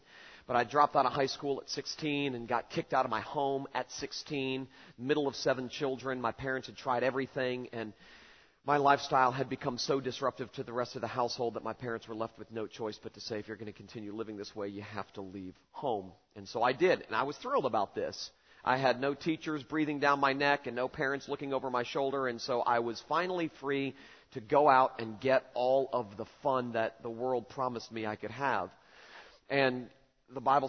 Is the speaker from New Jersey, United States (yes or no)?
no; Jacksonville, Florida, United States; also born or lived in Fort Lauderdale; I am, as Dr. Moeller mentioned, a native Floridian. I was born in Jacksonville, Florida, and moved down to Fort Lauderdale, Florida in the late 1970s.